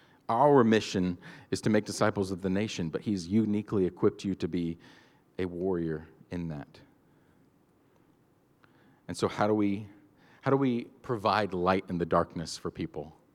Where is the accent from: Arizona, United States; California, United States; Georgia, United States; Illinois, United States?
Georgia, United States; me and my buddy Trey, he's from Ohio, I'm from Georgia